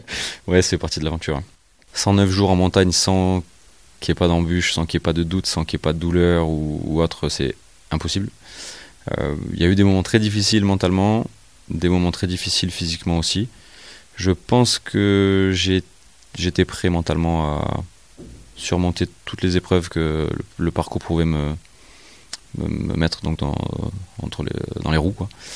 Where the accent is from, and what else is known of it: Martigues, Provence-Alpes-Côte d'Azur, France; born there; also born or lived in Marcoussis